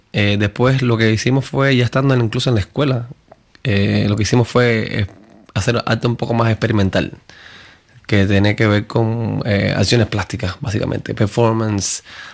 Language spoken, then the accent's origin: Spanish; Cuba; now in Miami, United States; Bueno, cuando llego a Miami. Yo me fui de Cuba y...